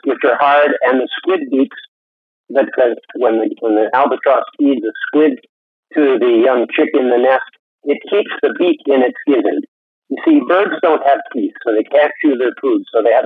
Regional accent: British Columbia, Canada; I'm from Vancouver Island. A lot of it ended up on our beaches.

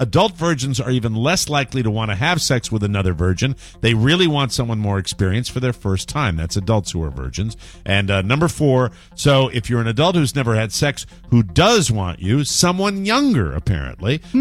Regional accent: Connecticut, United States; were at a buffet in Manchester, Connecticut, the town right next to my hometown.

